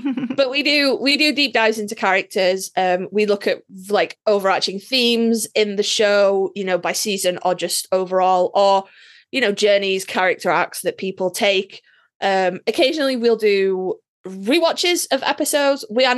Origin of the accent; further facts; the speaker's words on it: United Kingdom; I'm British, obviously.